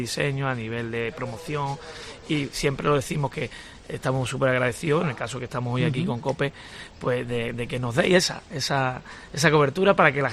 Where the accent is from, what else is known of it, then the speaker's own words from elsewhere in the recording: Málaga, Andalusia, Spain; somos rocieros, somos malagueños, que siempre lo llevamos por bandera, eso de ser de Málaga.